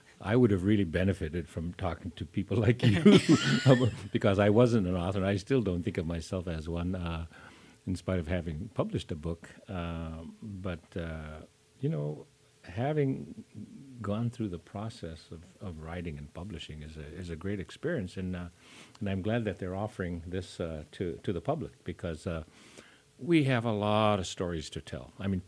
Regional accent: Kotzebue, Alaska, United States; And I'm from Kotzebue. I'm a Kikiktarugmi, as we say, a person from a little island, sort of.

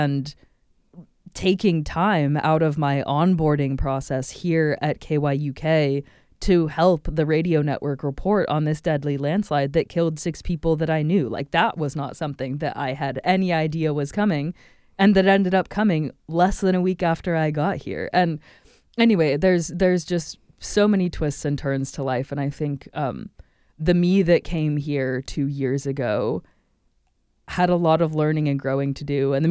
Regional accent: Portland, Oregon, United States; now in Alaska, United States; I grew up mostly in Portland, and it's pretty rainy, very little snow, and it's really dark compared to Western Alaska, which I didn't realize until I moved in the winter to Western Alaska.

